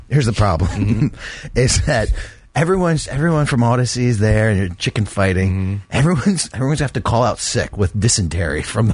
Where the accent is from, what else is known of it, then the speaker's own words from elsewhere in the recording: Pasadena, United States; We did this for a community day, all right, in Sylvan View, growing up in Pasadena.